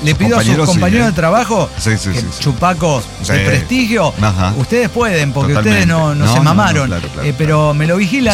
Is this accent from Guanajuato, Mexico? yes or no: yes; Guanajuato, Mexico; A mí me vale verga, soy de Guanajuato.